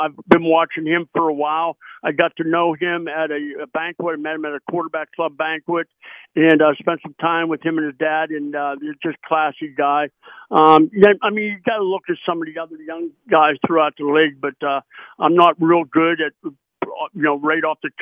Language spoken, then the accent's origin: English; Pittsburgh, Pennsylvania, United States; I grew up in Pittsburgh. I've been a Steelers fan. Of course, I'm a Bills fan now, but Steelers are my second choice.